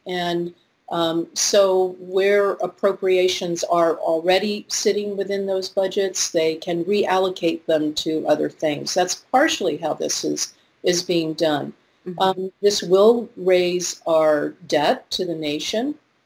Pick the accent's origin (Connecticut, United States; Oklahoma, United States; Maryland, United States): Connecticut, United States; from my home state, Representative DeLauro